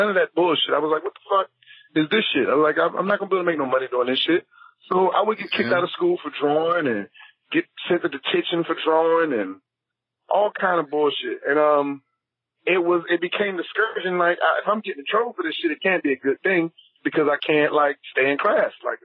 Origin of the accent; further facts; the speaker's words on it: Youngstown, Ohio, United States; I'm from Youngstown, Ohio. I mean, it's not a special place or anything like